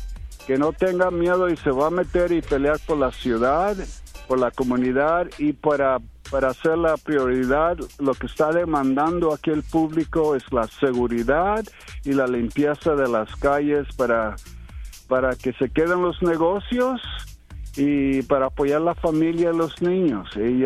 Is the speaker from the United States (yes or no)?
yes; Oakland, California, United States; born there; aquí en Oakland o en los Estados Unidos, soy de familias de Chihuahua y de Guadalajara, pero nací aquí en los Estados Unidos y soy ciudadano.